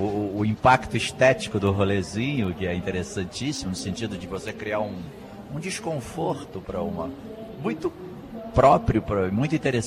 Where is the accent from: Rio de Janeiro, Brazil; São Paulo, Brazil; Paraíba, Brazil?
Rio de Janeiro, Brazil; moved away; os amigos meus de Rio, eu sou carioca, né? E vim para cá em 72.